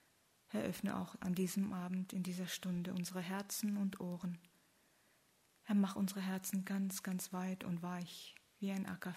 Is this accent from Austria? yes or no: no; South Korea; German is a second language; moved away as an adult; now in Germany; Wie Sie sehen, ich bin keine gebürtige Deutsche, sondern komme aus Südkorea. Bin zum Studium nach Tübingen und Heidelberg 1994 gekommen. Ist mein 20-jähriges Jubiläum in Deutschland dieses Jahr.